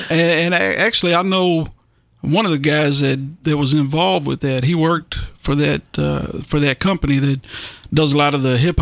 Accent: Bowling Green, Kentucky, United States; also born or lived in South Carolina; Well, I'm from Bowling Green.

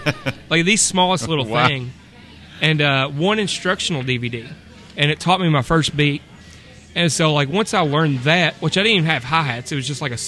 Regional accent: Campbellsville, Kentucky, United States; Campbellsville, Kentucky.

